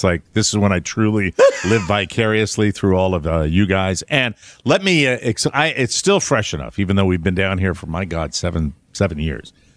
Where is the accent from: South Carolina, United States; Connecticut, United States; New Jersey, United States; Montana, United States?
Connecticut, United States; Because even in Connecticut, when I was raised up in Connecticut, it was always a big deal.